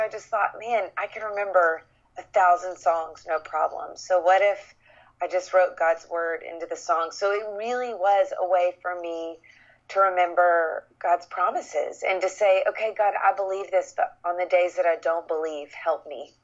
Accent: Nashville, Tennessee, United States; So I grew up here in Nashville, Tennessee, and it's where I live now

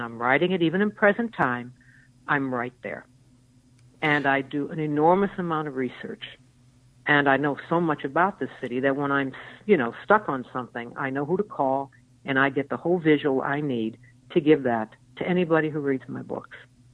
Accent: New York, United States; And being a New Yorker, I write a lot of slang, especially with my cops, who I adore.

